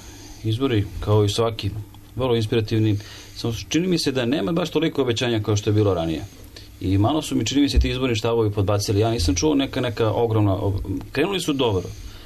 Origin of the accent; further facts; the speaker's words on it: Kaluđerica, Belgrade, Serbia; ja sam inače iz Kaluđerice